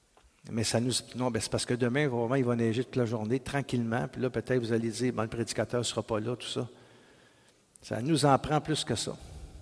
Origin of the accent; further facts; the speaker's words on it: Gatineau, Quebec, Canada; on n'est pas loin, on vient de Gatineau.